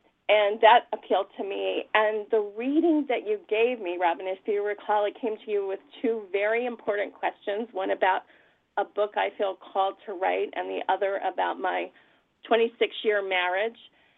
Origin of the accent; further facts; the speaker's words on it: Saratoga Springs, New York, United States; first of all, I wanted to tell you I'm from Saratoga Springs, New York.